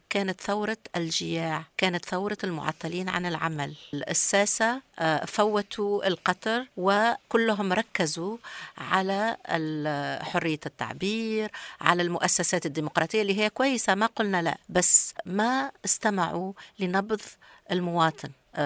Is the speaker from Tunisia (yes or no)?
yes; Tunisia; من تونس، ناشطة في المجتمع المدني منذ أكثر من 30 سنة